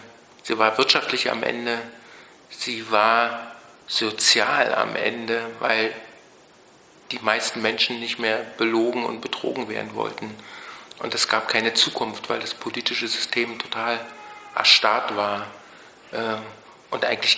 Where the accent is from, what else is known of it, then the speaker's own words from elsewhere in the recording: Berlin, Germany; Ich bin 1956 geboren, in Ost-Berlin groß geworden. Aber ich denke, dass ich nicht typisch ostdeutsch denke.